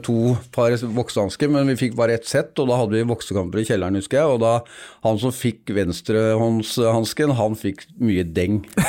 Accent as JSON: {"language": "Norwegian", "town": "Vestby", "region": "Akershus", "country": "Norway", "tie": "born or raised there"}